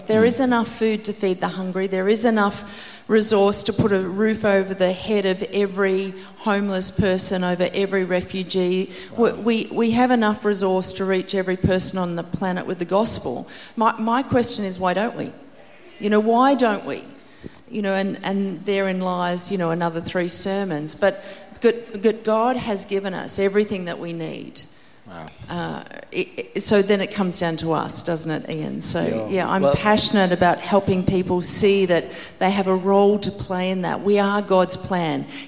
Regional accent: Queensland, Australia; I am a Queenslander. Yes, I am. I'm home.

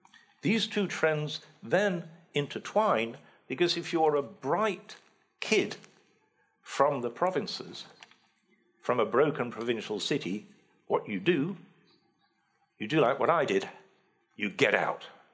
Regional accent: Sheffield, Yorkshire and the Humber, United Kingdom; I grew up in Sheffield, which had been a steel town for 700 years.

